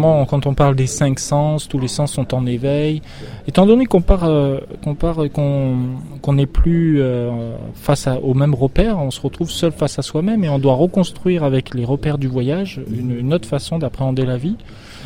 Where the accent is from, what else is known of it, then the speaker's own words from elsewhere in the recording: Toulon, Provence-Alpes-Côte d'Azur, France; Je suis Toulonnais, un ancien ouvrier de l'arsenal de Toulon. Parce que je suis né à Toulon